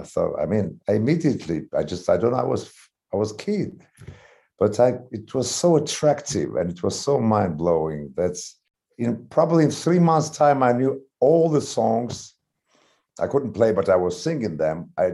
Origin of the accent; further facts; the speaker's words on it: Moscow, Russia; English is a second language; also born or lived in Georgia; I'm Georgian, and I was born there, but I was raised in Moscow because my father was very well-known physicist